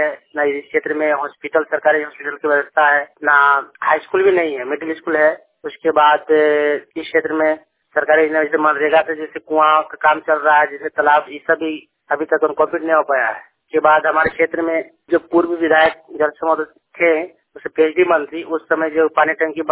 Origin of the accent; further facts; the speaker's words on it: Baghmara, Jharkhand, India; पंचायत सिंगड़ा थाना मोहरा प्रखंड बागमारा जिला दरबार के निवासी हूँ।